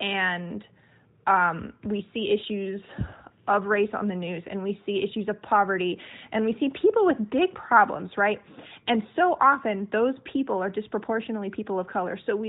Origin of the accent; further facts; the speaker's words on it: the South, United States; I am a 29-year-old white woman. I grew up in the South, and I'm here to voice my truth.